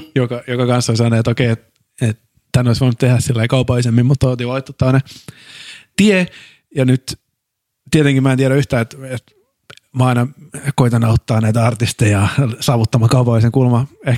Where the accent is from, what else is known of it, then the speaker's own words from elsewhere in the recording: Turku, Southwest Finland, Finland; olen turkulainen, lähestyn negation kautta asioita